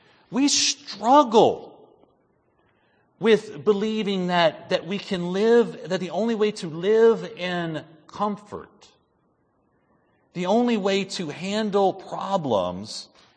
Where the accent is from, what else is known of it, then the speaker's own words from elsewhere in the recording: United States; Listen, I love the fact that I'm American. By God's sweet providence, that's who I am. And I am thankful that I am. I've never been embarrassed to say that I'm American.